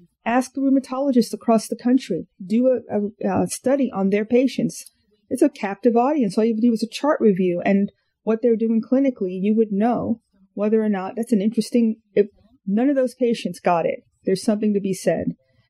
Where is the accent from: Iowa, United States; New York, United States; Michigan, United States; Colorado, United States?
New York, United States; I'm a New Yorker initially